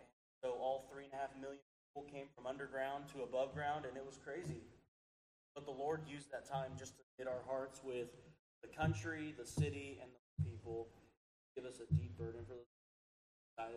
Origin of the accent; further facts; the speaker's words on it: Texas, United States; Which, I say that because we're from West Texas. Our rain comes in 15 minutes.